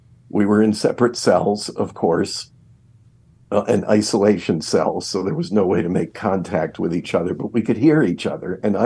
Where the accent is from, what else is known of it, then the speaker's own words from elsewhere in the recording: Buffalo, New York, United States; in my hometown of Buffalo, New York in those days.